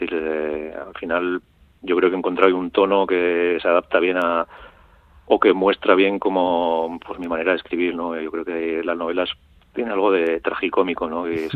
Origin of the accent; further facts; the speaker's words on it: Navarre, Spain; Como soy navarro, pues eso...